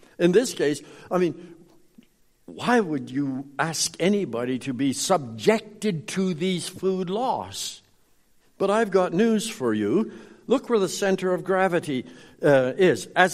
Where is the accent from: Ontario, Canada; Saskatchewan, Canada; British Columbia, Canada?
Saskatchewan, Canada; I grew up in Saskatchewan. They have catfish there.